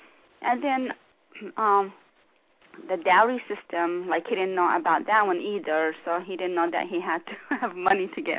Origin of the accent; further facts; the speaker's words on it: Montana, United States; born there; also born or lived in Jordan / New York; and I was born in Montana.